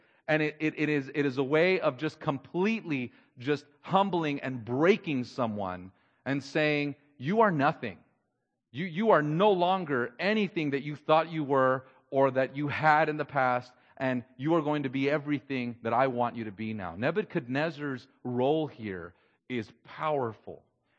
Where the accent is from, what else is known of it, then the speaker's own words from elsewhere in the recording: Texas, United States; also born or lived in Coachella, California; growing up in Texas, and then for a little while in the desert of Southern California in the city of Coachella before it was the concerts.